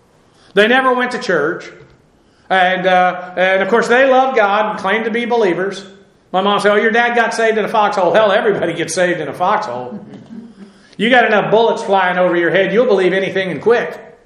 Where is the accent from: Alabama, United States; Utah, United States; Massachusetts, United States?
Massachusetts, United States; Boston; born there; Well, I was born around Boston. So I know we lived in Massachusetts. I don't remember it. But I know we lived in Massachusetts. We had to for a while because I was born there.